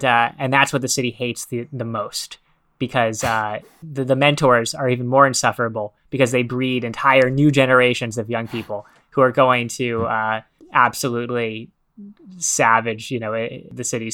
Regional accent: New York City, New York, United States; The City Speaks is a story told from the point of view of my hometown, New York City.

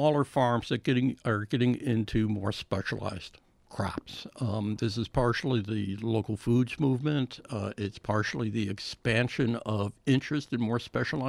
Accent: Illinois, United States; I grew up in Illinois, and it was basically corn and beans, corn and beans.

